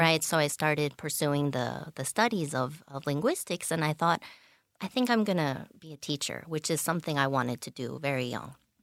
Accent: Denver, Colorado, United States; I am from Colorado in the U.S., born in Denver, Colorado.

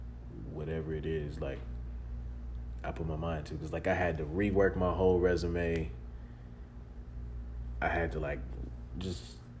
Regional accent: Texas, United States; I'm here from Texas. I'm transferring.

